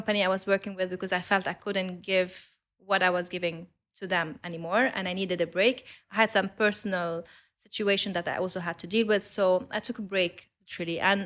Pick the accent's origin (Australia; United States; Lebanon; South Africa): Lebanon; So I'm Lebanese. I grew up in Lebanon. I studied there. Even my university was there.